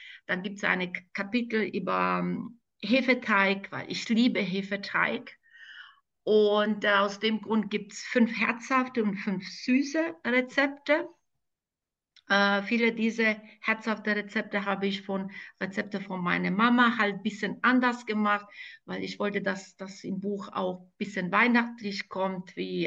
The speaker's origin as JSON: {"language": "German", "country": "Bosnia & Herzegovina", "tie": "born or raised there", "second_language": "German", "moved": "as an adult", "lives_now": "Germany", "said": "ich bin dieses Jahr 50 geworden. Bin geboren in Ex-Jugoslawien, jetzt gehöre ich zu Bosnien als Kroatin oder katholisch aus Bosnien. Dort habe ich 18 Jahre verbracht, meine Kindheit und Jugend"}